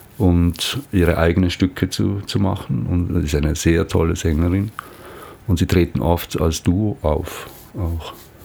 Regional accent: Switzerland; now in Brazil; Ich wohne seit 23 Jahren in Brasilien, ich bin ein Schweizer.

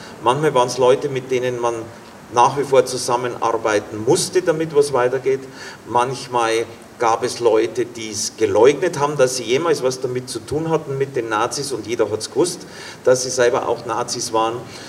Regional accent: Munich, Bavaria, Germany; Also zum einen bin ich Münchner

